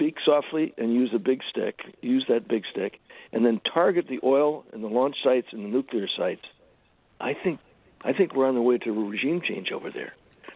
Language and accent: English; New York, United States; Since I grew up in New York, I know how to drive in ice and snow.